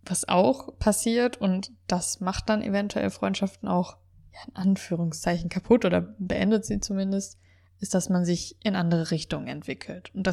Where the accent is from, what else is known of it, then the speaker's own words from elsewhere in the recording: North Rhine-Westphalia, Germany; Weil ich bin schon öfter umgezogen und die meisten wohnen eigentlich noch in Westdeutschland, in der Kölner Region, auch da, wo ich aufgewachsen bin oder eben auch, wo ich studiert und am Anfang gearbeitet habe. Und jetzt hier in Bayern